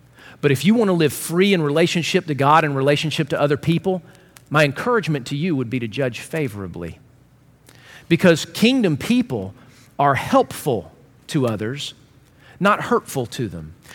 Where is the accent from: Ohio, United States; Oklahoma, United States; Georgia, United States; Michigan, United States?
Georgia, United States; But you know, I'm from Georgia, not Babylon.